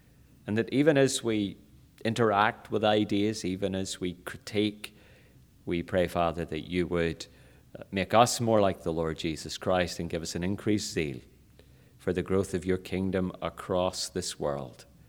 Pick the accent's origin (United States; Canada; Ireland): Ireland; now in Brisbane, Australia; I'm an Irishman who has been transported to Australia, where after years working in small Presbyterian churches in the Republic of Ireland, my wife and three girls have ended up working in theological education